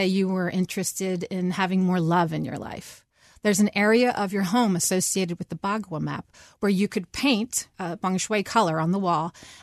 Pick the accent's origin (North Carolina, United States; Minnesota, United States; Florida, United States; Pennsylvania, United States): Pennsylvania, United States; Quakertown; I'm from Quakertown, that little town off of the Turnpike.